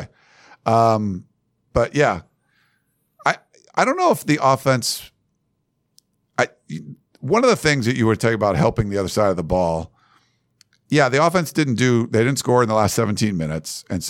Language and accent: English; Massachusetts, United States; Even though I'm from Massachusetts, my brother and I have been diehard fans of the Trojans for over 45 years.